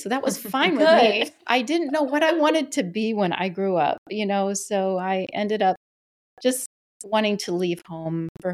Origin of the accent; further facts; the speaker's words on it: Wisconsin, United States; also born or lived in Chicago; I was born in Chicago. My mom had, I had two stepdads and we ended up moving to Wisconsin. And I ended up growing up on an Indian reservation from the age of 8 to 18.